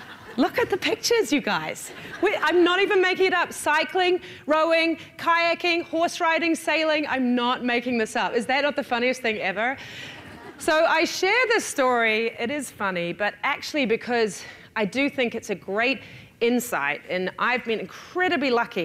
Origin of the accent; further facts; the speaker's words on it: New Zealand; I am from New Zealand. Has anyone been?